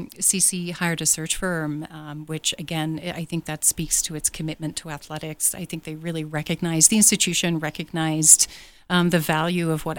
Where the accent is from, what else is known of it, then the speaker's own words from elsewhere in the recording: England, United Kingdom; I was born and raised in England, which is a little bit outside of the box. The accent's a little bit still there. So I did my undergrad work there